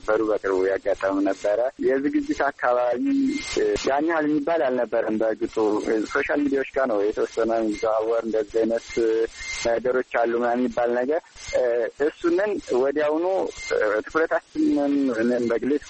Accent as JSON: {"language": "Amharic", "town": "Sekela", "region": "Amhara", "country": "Ethiopia", "tie": "born or raised there", "said": "ምዕራብ ጎጃም ዞን ሰከላ ወረዳ ነው የተወለድኩት፣ ገጠራማ ክፍል ነው።"}